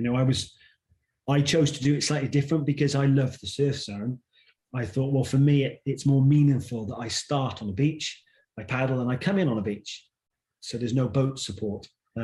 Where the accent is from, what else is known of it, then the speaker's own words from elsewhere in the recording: Torquay, South West England, United Kingdom; started from my hometown of Torquay.